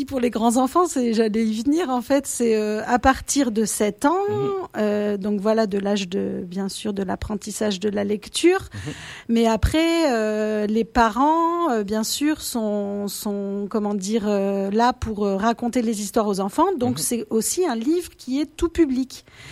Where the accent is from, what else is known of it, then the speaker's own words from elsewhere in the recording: France; j'ai 41 ans, je suis française d'origine allemande